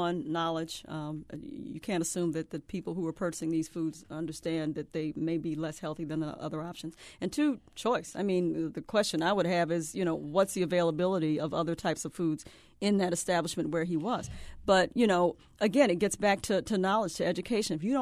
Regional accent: the South, United States; That's right. I grew up in the South. Same thing.

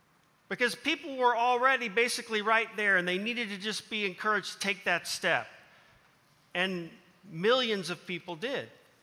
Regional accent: Leawood, Kansas, United States; But I grew up in Leawood South at 128th and State Line, went to Blue Valley High School.

